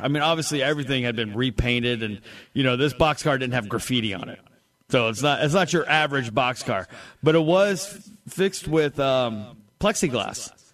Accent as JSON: {"language": "English", "region": "California", "country": "United States", "said": "I'm originally from California. Train me all the way back."}